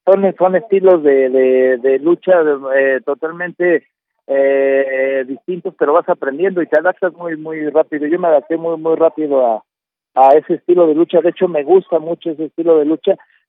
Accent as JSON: {"language": "Spanish", "country": "Mexico", "said": "nosotros como mexicanos estamos preparados para luchar con todo tipo de luchadores"}